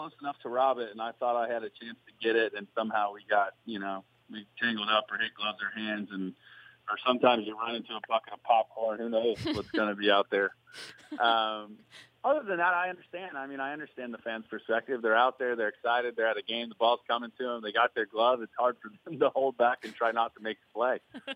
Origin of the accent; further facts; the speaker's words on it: Florida, United States; I grew up in Florida, so one of the things that when I got to St. Louis that really blew me away was the tradition